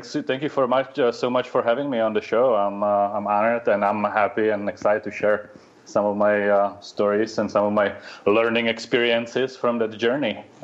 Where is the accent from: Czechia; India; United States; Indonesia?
Czechia; I grew up in the Czech Republic back during the communism. So my first 15 years of my life